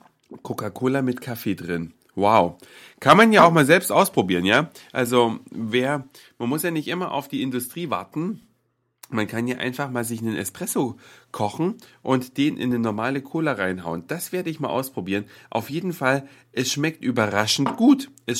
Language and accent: German; Saxony, Germany; meine Mutter in diesem kleinen sächsischen Städtchen, wo ich aufgewachsen bin